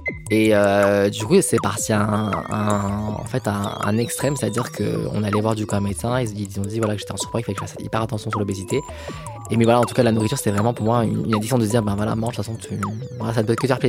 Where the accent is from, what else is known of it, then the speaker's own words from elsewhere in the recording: Villeurbanne, Auvergne-Rhône-Alpes, France; Je suis né à Lyon, j'ai grandi à Villeurbanne. Mes parents, du coup, sont d'origine algérienne. Voilà, ils sont venus après l'ouverture des portes de l'immigration.